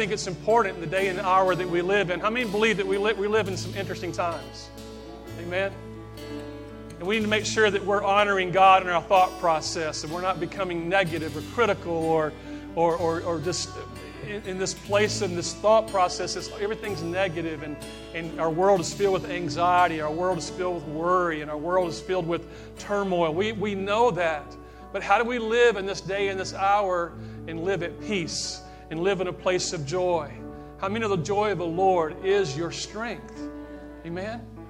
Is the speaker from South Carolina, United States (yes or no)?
yes; Rock Hill, South Carolina, United States; I was born right here in Rock Hill, South Carolina, along with many of you in the house. And matter of fact, grew up right here, what used to be known as Rock Hill Homes.